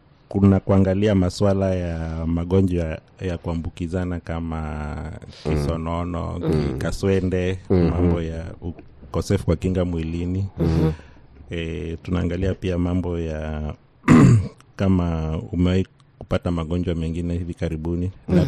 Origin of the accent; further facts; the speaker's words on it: Malindi, Kilifi County, Kenya; So kama kule kwetu Malindi ni wengi ambao wanatumia vileo